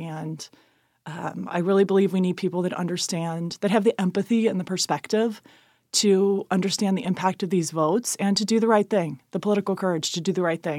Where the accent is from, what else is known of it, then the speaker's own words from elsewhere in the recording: Cincinnati, Ohio, United States; So I'm a mom who lives in Clifton, born and raised here in Cincinnati. I grew up in Pleasant Ridge and went to Nativity for grade school and Ursuline for high school.